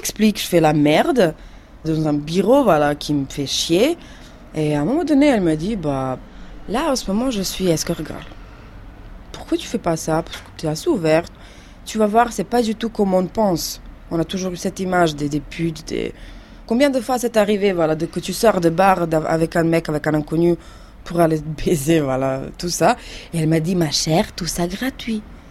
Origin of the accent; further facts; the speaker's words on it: Ljubljana, Central Slovenia, Slovenia; French is a second language; moved away as an adult; J'ai 28 ans. Je viens de Slovénie. Donc, je suis née à Ljubljana, d'une famille modeste et heureuse. Mes parents, ils ont une petite usine de vin. Ils sont viticulteurs.